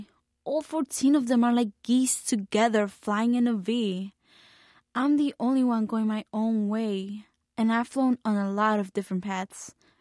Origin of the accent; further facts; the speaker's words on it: Mexico; We are from Mexico, and we were all racist Catholics, mom, dad, and all 13 kids.